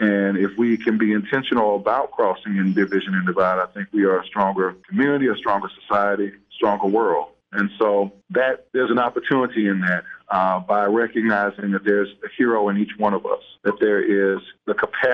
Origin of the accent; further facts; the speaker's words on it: South DeKalb, Georgia, United States; For instance, I grew up in South DeKalb